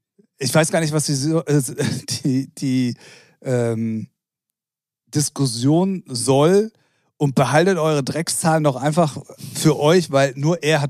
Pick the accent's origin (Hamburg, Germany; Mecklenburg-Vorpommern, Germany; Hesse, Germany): Hamburg, Germany; als Hamburger Jung.